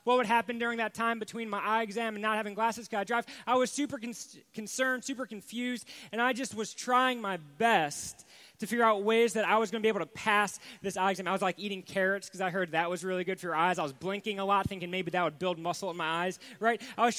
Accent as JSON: {"language": "English", "region": "Ohio", "country": "United States", "tie": "born or raised there", "said": "And I grew up in Ohio, and it was just kind of this thing. Yep, that's the state."}